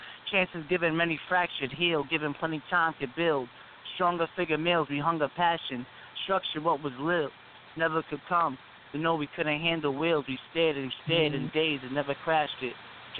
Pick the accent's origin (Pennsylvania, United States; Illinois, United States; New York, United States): New York, United States; now in Connecticut, United States; I live in CT, but I'm from New York.